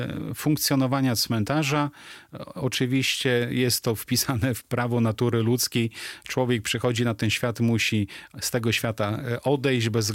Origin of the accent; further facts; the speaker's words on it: Białystok, Podlaskie Voivodeship, Poland; Pochodzę akurat z Dziesięcin, tam no, mieszka moja mama po dzień dzisiejszy, więc kiedy w latach 80. żeśmy tam zamieszkali w Wielkiej Płycie